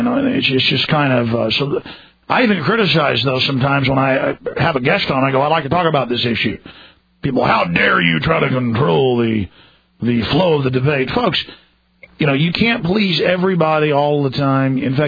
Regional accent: Dallas, Texas, United States; Because I'm from Dallas, again, where we get some snow and some sleet every year

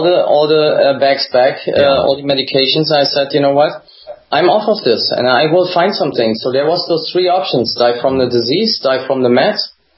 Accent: East Germany, Germany; English is a second language; I grew up in East Germany.

